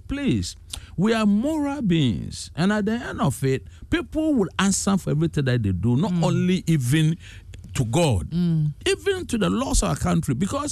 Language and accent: English; Ghana; listen, I'm a Ghanaian, I'm also a pastor, I'm a lawyer.